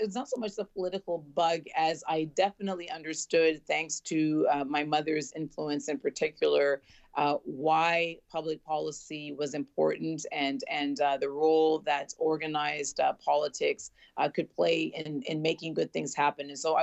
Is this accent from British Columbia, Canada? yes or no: no; Toronto, Ontario, Canada; I'm a first generation Canadian, and I was surrounded growing up in Toronto with all these other extraordinary first generation Canadians from all these diverse backgrounds